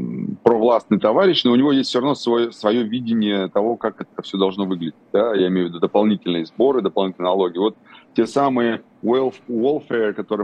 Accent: Vladikavkaz, North Ossetia–Alania, Russia; born there; Я родился в Владикавказе, я этот город очень люблю.

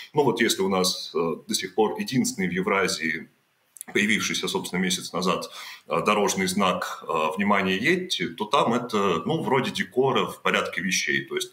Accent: Perm Krai, Russia; потому что я сам из Пермского края

